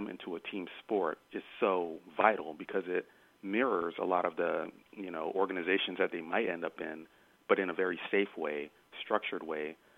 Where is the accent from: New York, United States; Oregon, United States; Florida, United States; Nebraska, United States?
Florida, United States; Miami; I grew up in Miami, Florida